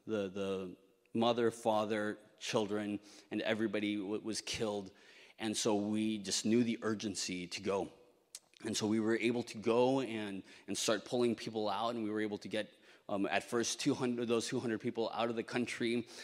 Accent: Mexico; now in United States; I'm from Mexico, and guns are illegal in Mexico.

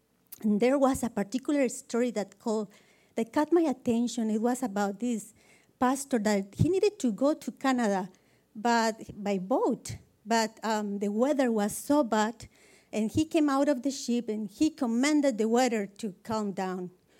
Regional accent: Costa Rica; English is a second language; moved away as an adult; I'm from Costa Rica. I moved here about 2 years ago with my husband

